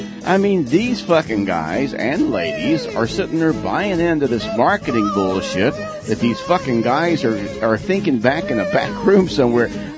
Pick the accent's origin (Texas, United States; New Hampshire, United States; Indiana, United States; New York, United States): Texas, United States; Dallas; In my hometown of Dallas, there's a place that has a place that it looks kind of like one of those Dutch windmill kind of things